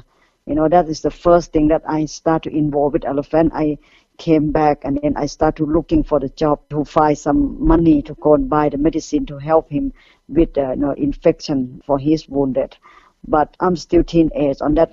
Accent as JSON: {"language": "English", "country": "Thailand", "tie": "born or raised there", "second_language": "English", "said": "I have experience that is to witness about elephants since I'm young."}